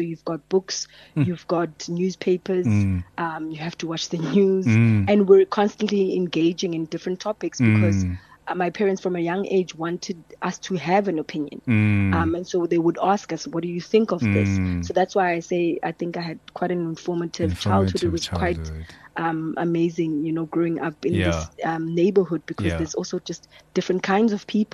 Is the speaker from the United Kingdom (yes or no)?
no; Boksburg, Gauteng, South Africa; also born or lived in Soweto; I lived there for a couple of years, and then when it was time for grade one, I moved to Boksburg.